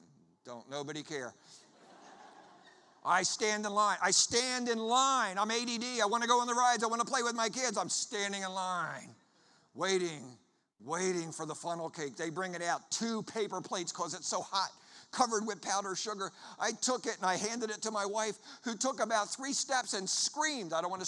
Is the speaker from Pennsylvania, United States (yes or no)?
yes; Philadelphia, Pennsylvania, United States; It's not just because I'm from Philly